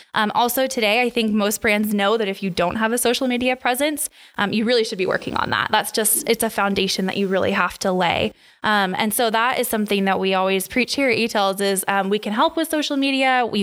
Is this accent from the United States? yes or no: yes; Seattle, Washington, United States; now in Spokane, United States; So I'm originally from the Seattle area. I moved over to Spokane to go to college, and I stuck around.